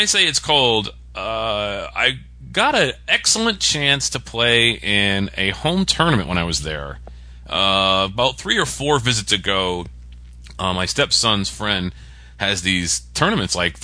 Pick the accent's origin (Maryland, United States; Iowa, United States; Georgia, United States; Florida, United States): Florida, United States; no, dude, I'm from Florida. My blood is thinner than water.